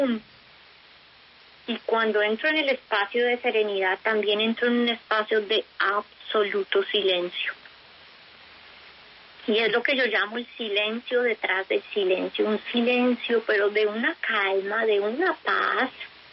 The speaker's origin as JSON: {"language": "Spanish", "region": "Bogotá", "country": "Colombia", "tie": "born there", "said": "Yo nací en Bogotá, nunca había tenido mi cabeza bajo el agua."}